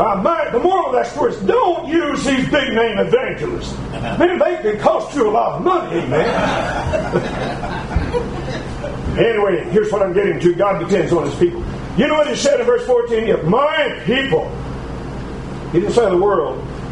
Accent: Alabama, United States; When I was a little boy growing up in North Alabama, we didn't have freezers for our meat.

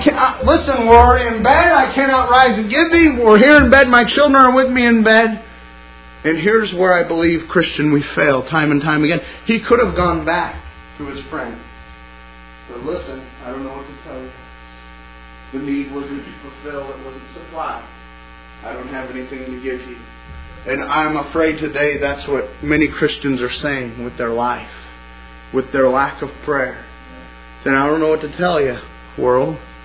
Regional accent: Portland, Oregon, United States; born there; And in fact, the first year of my life, I was born in Portland, Oregon.

